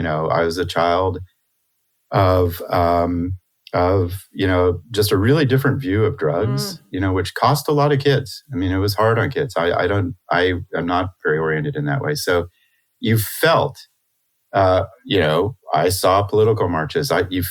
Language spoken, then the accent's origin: English; California, United States; also born or lived in Mexico; I was born in Mexico in a little clinic in 1961, which is unusual, as was my brother. And then You know, we moved to Southern California, and until I was 10